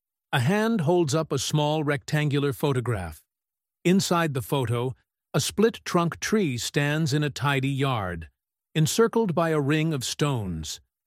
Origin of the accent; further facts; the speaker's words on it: Winnipeg, Manitoba, Canada; I remember growing up in Winnipeg and seeing commercials on TV